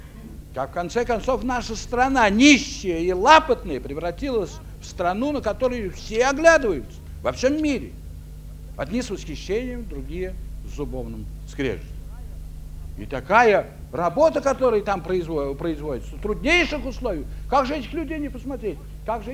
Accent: Moscow, Russia; Я москвич, понимаете

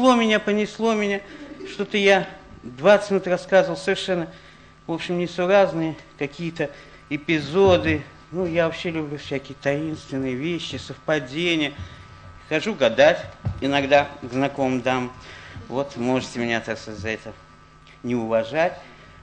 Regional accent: Odesa, Odesa Oblast, Ukraine; Я одессит, во-первых, да, по происхождению.

